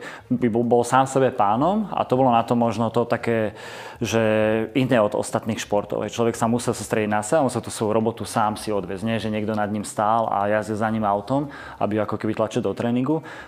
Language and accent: Slovak; Bratislava, Bratislava Region, Slovakia; my sme sa narodili tu v Bratislave, čiže v Petržalke sme sa učili bicyklovať, jazdiť na BMX-kách.